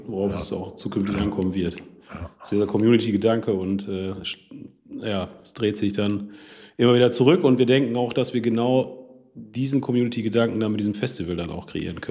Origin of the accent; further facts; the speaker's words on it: North Rhine-Westphalia, Germany; Ich bin aus Westfalen.